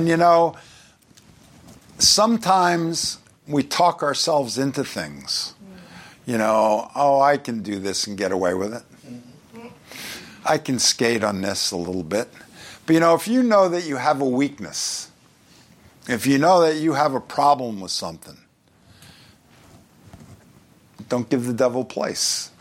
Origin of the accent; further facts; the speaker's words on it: Brooklyn, New York, United States; I grew up, I was born in Brooklyn, I worked in Brooklyn. I know that accent